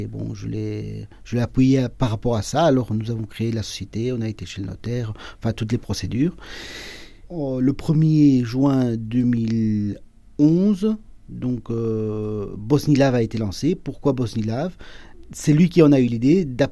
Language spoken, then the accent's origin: French; Jette, Brussels, Belgium; moi je suis de Jette